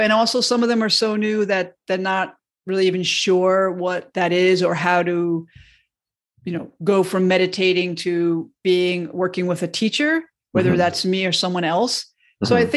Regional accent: Mount Vernon, New York, United States; So I've met a lot of people from around the world in my first 20 years or so of growing up in Mount Vernon, New York. And I was raised Roman Catholic.

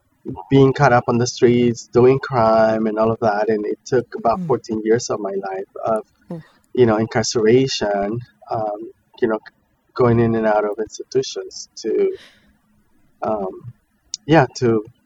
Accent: Mexico; I grew up in Mexico, a very religious place. My mother, very Catholic, brought up Catholic

